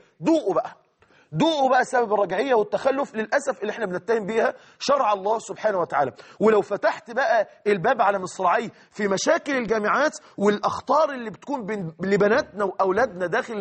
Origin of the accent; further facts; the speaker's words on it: Egypt; زي عندنا في مصر كما بيقولوا